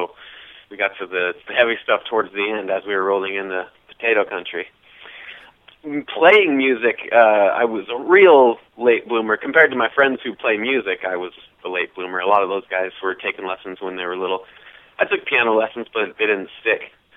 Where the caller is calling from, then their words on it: Nevada City, California, United States; Nevada City, California, yes, sir.